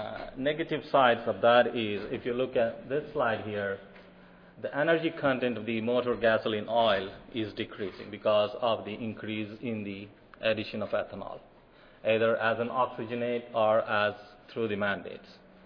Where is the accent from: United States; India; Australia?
India; As I grew up in India